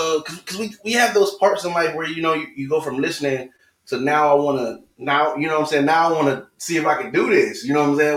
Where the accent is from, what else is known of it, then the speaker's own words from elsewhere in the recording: Florida, United States; now in Texas, United States; I'm originally from Florida. I know I stay in Texas.